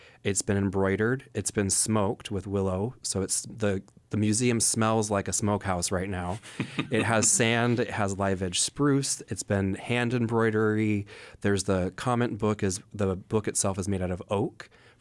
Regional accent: Kenai, Alaska, United States; where I grew up in Kenai with the volcanoes, with the tidal zones, with the belugas, with the hooligan, with the king, with all the different species of salmon.

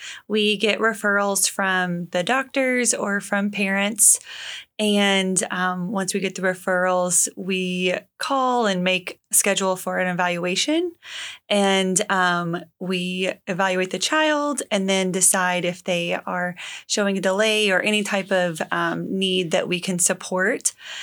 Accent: Kentucky, United States; I grew up in Kentucky, went to Eastern Kentucky, and just happened to fall into occupational therapy.

